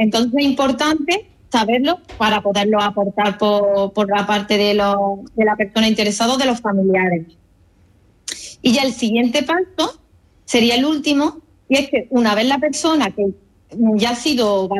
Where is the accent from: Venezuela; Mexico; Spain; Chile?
Spain; Córdoba, Andalusia; now in Málaga, Spain; Sí, soy cordobesa, aunque resido en Málaga.